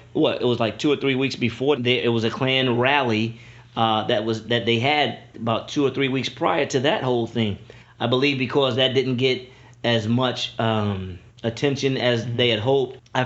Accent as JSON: {"language": "English", "town": "Charlottesville", "region": "Virginia", "country": "United States", "said": "actually I'm from Charlottesville where all that went happened."}